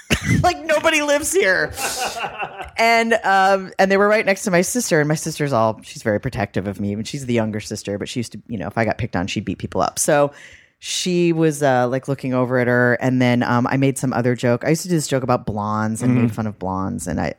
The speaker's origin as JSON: {"language": "English", "town": "Boston", "region": "Massachusetts", "country": "United States", "said": "I'm from Boston. We love Tom Brady and my family."}